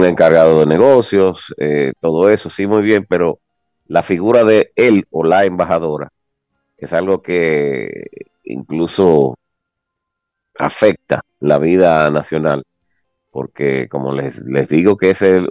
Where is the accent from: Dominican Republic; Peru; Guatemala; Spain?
Dominican Republic; en bienestar para nosotros como dominicanos, no solamente los que vivimos aquí en nuestro bello país